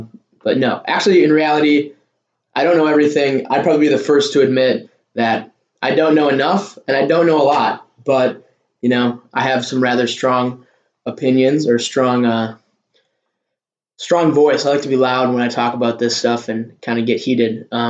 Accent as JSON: {"language": "English", "region": "Wisconsin", "country": "United States", "said": "I'm from Wisconsin. I know Wisconsin is going to bump it up all the way."}